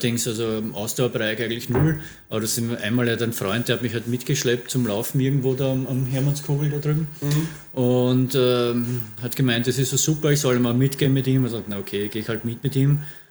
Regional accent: Innsbruck, Tyrol, Austria; born there; now in Vienna, Austria; lebend in Wien, geboren während der Olympischen Spiele 1964 in Innsbruck. Das heißt, wenn ich einen Wettkampf starten würde, mittlerweile in der M60 startberechtigt.

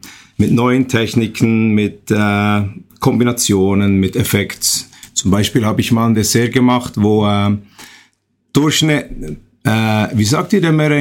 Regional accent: Switzerland; Ich komme aus der Schweiz und bin dort Patissier in einem Hotel.

